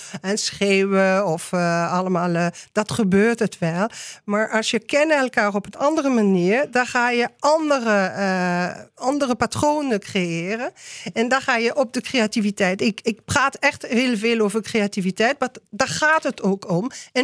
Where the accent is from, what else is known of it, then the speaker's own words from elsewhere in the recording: France; accent: French; Dutch is a second language; sorry, dat is mijn Franse accent